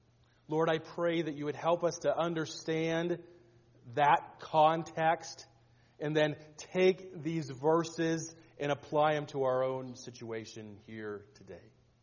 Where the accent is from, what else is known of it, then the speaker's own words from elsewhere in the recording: Montana, United States; When I was growing up in Montana, one of the things that we did very often was go and visit the grandmas in Bozeman, Montana.